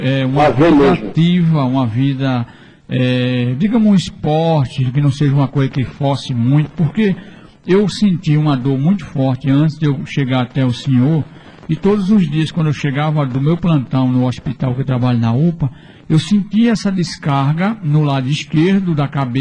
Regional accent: Macaparana, Pernambuco, Brazil; eu sou do interior de Macaparana

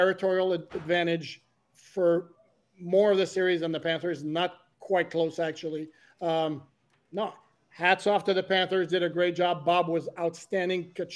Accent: Montreal, Quebec, Canada; No, I was born and raised in Montreal

